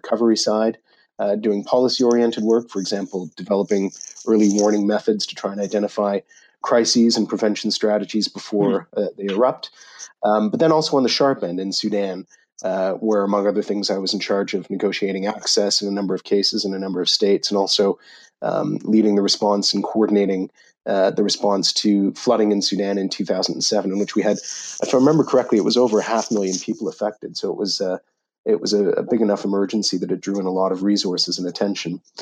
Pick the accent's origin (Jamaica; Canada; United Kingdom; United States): Canada; Ottawa, Ontario; I'm Canadian, born in Ottawa, Canada, to a Pakistani mother who was from Quetta, on the border with Afghanistan, and an Ulster Irish father … who is from Belfast.